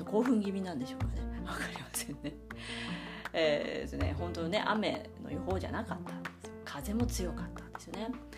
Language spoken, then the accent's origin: Japanese; Asahikawa, Hokkaido, Japan; 音楽系の部活動っていうのが旭川市出身なんですけども